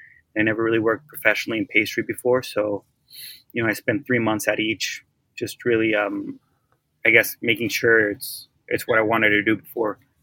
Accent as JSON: {"language": "English", "region": "Oaxaca", "country": "Mexico", "said": "I'm from Oaxaca, and I've wanted to be a chef for a very long time now."}